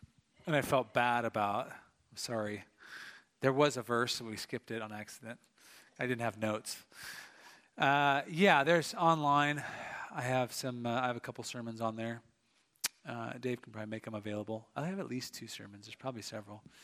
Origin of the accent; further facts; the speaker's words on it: Tacoma, Washington, United States; So I grew up near Seattle, Tacoma. It says there's 52 inches a year, and it says there's only 35 inches of rain here.